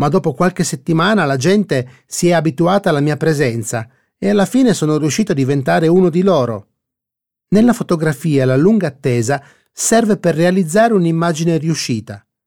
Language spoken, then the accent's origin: Italian; Sicily, Italy; Da siciliano considero la mia isola il luogo più bello del mondo.